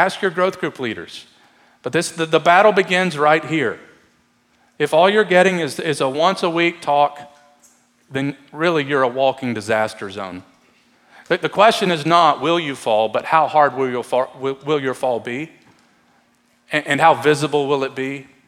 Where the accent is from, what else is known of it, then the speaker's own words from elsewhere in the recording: Kentucky, United States; And I only say that because I'm from Kentucky.